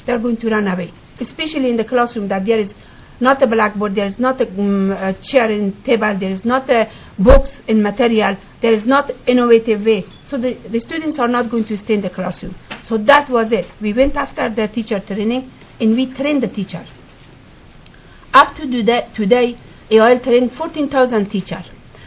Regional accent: Herat, Afghanistan; I born and grown up in Afghanistan, in Herat, Afghanistan. It's one of the second largest province of Afghanistan.

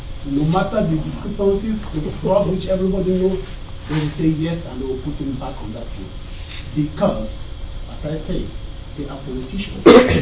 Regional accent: Cameroon; I'm from Cameroon.

